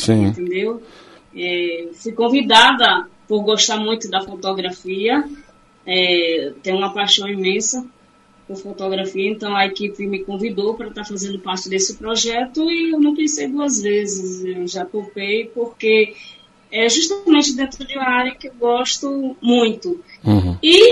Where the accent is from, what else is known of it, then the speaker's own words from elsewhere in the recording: Riachão do Jacuípe, Bahia, Brazil; also born or lived in Juazeiro / Feira de Santana; Então, eu sou de Riachão de Jacuípe, mas já morei em outros lugares, como, por exemplo, Juazeiro, outros cantos do Nordeste, Feira de Santana